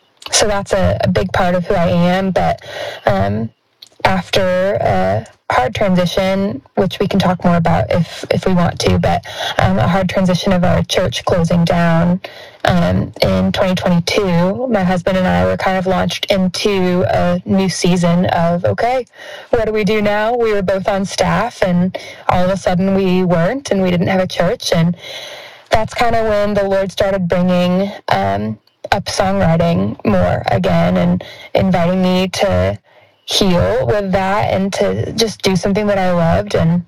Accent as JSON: {"language": "English", "region": "Indiana", "country": "United States", "tie": "born or raised there", "lives_now": "Nashville, United States", "said": "I'm a Midwestern girl. I was born and raised in Indiana my whole life. And my husband and I recently moved to the Nashville area in June 2024."}